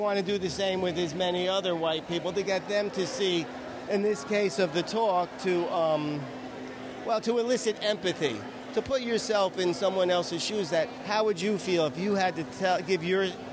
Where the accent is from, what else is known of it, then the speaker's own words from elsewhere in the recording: New York, United States; I'm from New York. I'm an artist from New York.